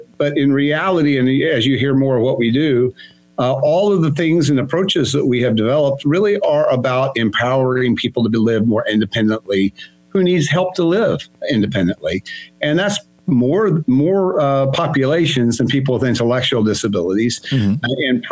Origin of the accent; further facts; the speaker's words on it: Missouri, United States; I grew up in the Ozarks in southern Missouri and went to a one-room schoolhouse.